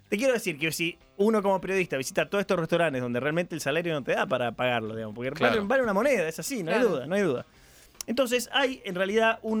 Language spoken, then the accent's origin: Spanish; Canning, Buenos Aires Province, Argentina; porque no soy de Buenos Aires. Solo soy de acá, es Canning, es así.